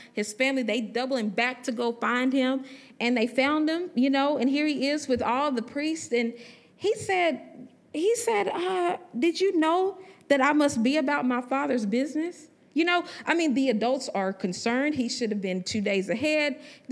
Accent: Huntsville, Texas, United States; now in Conroe, United States; I'm originally from Huntsville, but I've been living in Conroe.

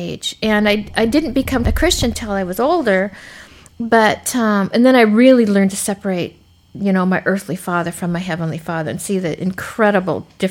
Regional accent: Montana, United States; As a little girl, I was raised in the Rocky Mountains of Montana. Absolutely beautiful place to be raised.

